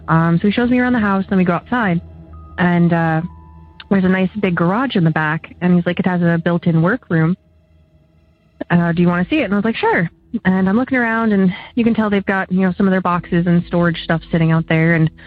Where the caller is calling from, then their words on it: Oberlin, Ohio, United States; I'm calling from Oberlin, Ohio.